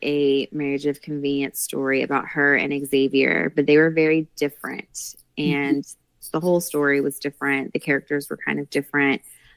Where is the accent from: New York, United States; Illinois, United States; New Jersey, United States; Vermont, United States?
New Jersey, United States; And I'm from New Jersey. I'm proud to be from New Jersey.